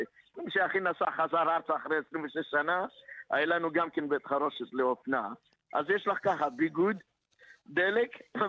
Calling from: Melbourne, Victoria, Australia; לא, אני ממלבורן.

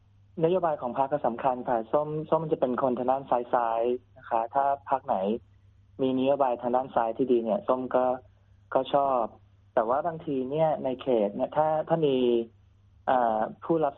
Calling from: Sydney, New South Wales, Australia; บ้านอยู่ซิดนีย์ค่ะ

